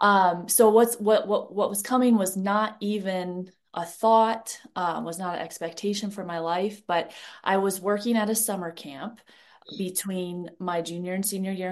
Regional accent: Cleveland, Ohio, United States; and I am originally from Ohio, from about Cleveland area, born and raised, Buckeye fan. And so I lived most of my life in Ohio.

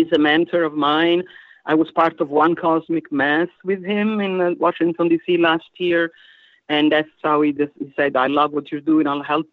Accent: Rome, Lazio, Italy; English is a second language; I was born in Rome.

